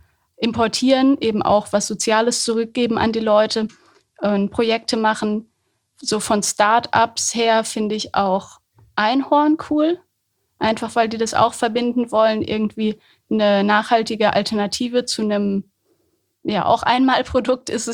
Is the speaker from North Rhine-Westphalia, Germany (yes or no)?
yes; Höxter, North Rhine-Westphalia, Germany; Aus Höxter. Mhm. Also ja, ist ja direkt neben Holzminden